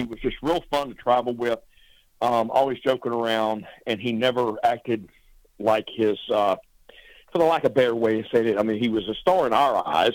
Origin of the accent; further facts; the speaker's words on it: North Carolina, United States; And actually, I was raised in North Carolina, and I was playing in this bar.